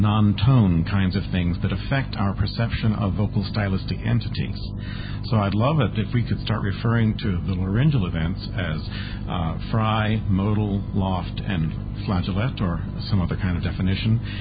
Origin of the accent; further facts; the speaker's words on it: New York, United States; from New York.